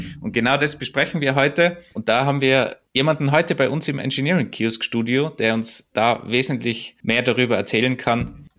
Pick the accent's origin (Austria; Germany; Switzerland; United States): Austria; Tyrol; Ich komme ja aus Tirol